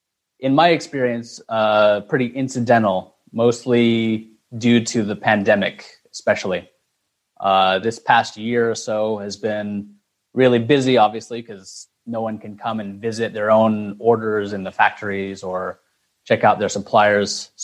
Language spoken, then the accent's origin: English; Boise, Idaho, United States; moved away as an adult; also born or lived in Beijing; now in Guangzhou, China; Yeah, so I'm from Idaho in the Boise area, so potato state, if anyone doesn't know what that is. But I came to China in, I believe it was 2012, about 9 years ago.